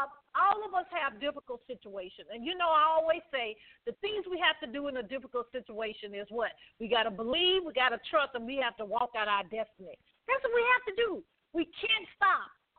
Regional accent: Alabama, United States; I'm from Alabama, and I always say that. You can tell by my voice.

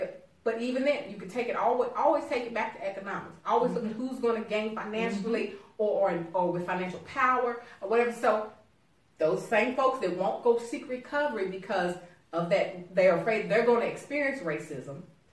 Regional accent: Louisville, Kentucky, United States; born there; for the record, I was born in the city. They was born in the country. Just let me throw that out. I was born in Louisville.

